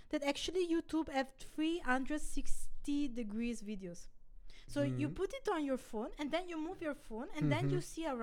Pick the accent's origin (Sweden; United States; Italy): Italy; accent: Italian; English is a second language; No, I don't think you can hear my Italian accent, but the way I studied English is so Italian that it's basically not effective.